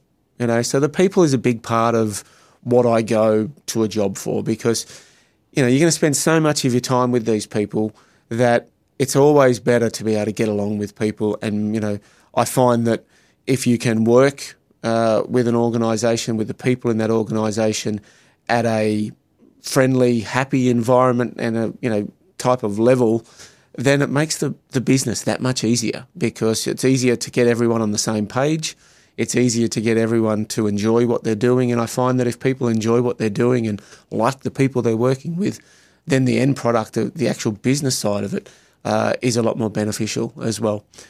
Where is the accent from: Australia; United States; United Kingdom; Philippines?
Australia; now in Canada; now that I'm Canadian as well as Australian